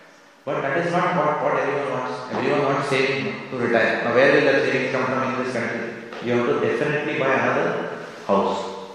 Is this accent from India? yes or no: yes; India; At least we were born and brought up in India.